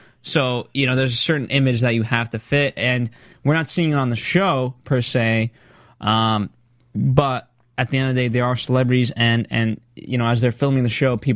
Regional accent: Connecticut, United States; I grew up in Connecticut and we had so many like kind of Italian predominant people

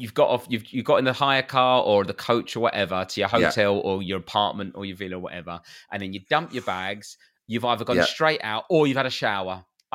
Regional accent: United Kingdom; You've got to have a couple of drinks to meet new people. We're British.

